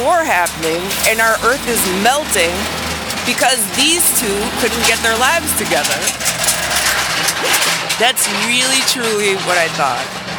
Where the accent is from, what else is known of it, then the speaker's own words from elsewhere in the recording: New York, United States; moved away; being a New Yorker and all, or a former New Yorker